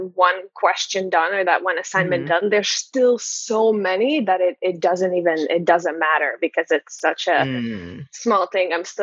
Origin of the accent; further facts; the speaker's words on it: Hungary; And I'm from Hungary originally.